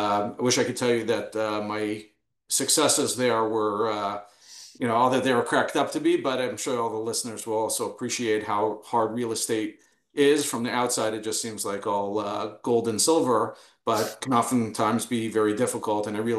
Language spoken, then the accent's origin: English; Toronto, Ontario, Canada; also born or lived in Queens; now in United States; I grew up in Toronto. I developed a lot of my morals from there and from my father in particular. Came to the United States, got married here, lived in Queens for a while